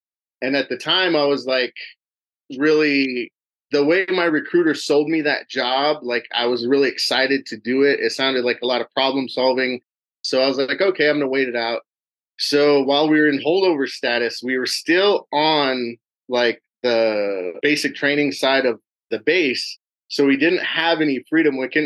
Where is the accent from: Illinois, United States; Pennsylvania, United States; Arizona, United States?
Arizona, United States; Superior; I was born and raised in Arizona, grew up mainly in a small town called Superior.